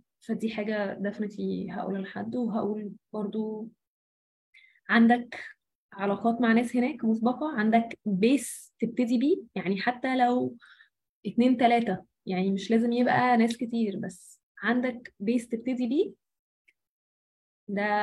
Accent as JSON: {"language": "Arabic", "country": "Egypt", "said": "ودي حاجة فين أعتقد كويسة فينا كمصريين"}